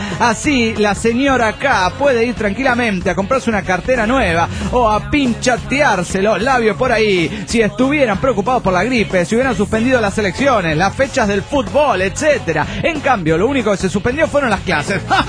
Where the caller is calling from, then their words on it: General Belgrano, Buenos Aires Province, Argentina; desde General Belgrano